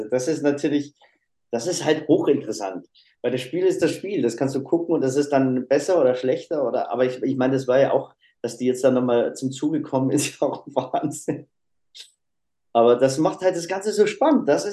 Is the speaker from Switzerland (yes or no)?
yes; Switzerland; aber da komme ich nicht ran, weil ich als Schweizer.